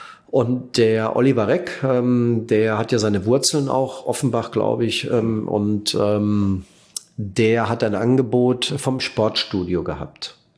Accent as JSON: {"language": "German", "country": "Netherlands", "second_language": "German", "said": "auch für uns neu als Holländer"}